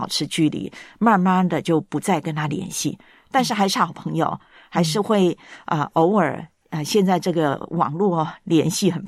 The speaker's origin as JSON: {"language": "Chinese", "country": "Taiwan", "tie": "born or raised there", "said": "因为我在台湾长大，台湾的国民运动就是棒球"}